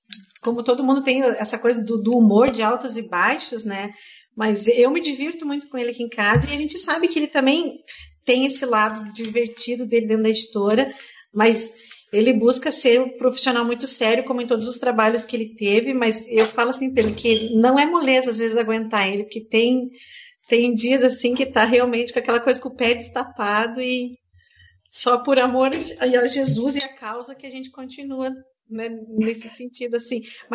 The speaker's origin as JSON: {"language": "Portuguese", "region": "Paraná", "country": "Brazil", "said": "eu como paranaense"}